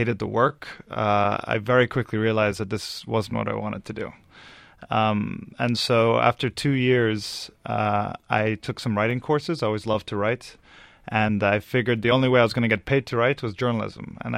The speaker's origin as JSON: {"language": "English", "country": "Egypt", "tie": "born or raised there", "said": "Now, I grew up in Egypt, and I go there every year."}